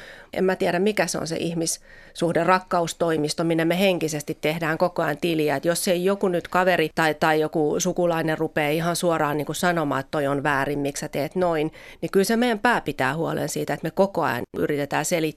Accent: Helsinki, Uusimaa, Finland; en mä silti ole helsinkiläinen, mä oon stadilainen.

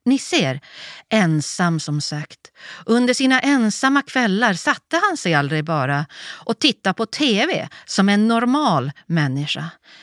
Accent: Västerbotten County, Sweden; Där hemma i Västerbottens små inlandskommuner var det ont om den typen.

